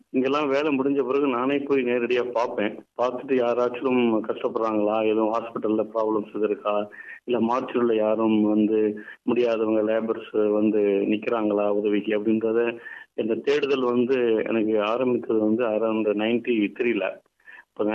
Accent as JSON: {"language": "Tamil", "region": "Tamil Nadu", "country": "India", "moved": "as an adult", "said": "நான் மதுரை மாவட்டத்தைச் சேர்ந்தவன்."}